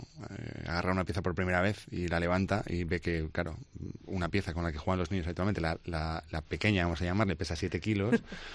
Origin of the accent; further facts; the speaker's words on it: León, Castile and León, Spain; Somos de León